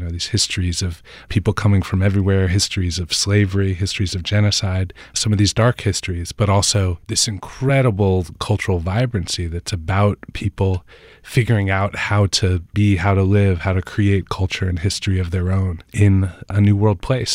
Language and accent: English; Vermont, United States; I grew up in Vermont, which is not a very Caribbean place.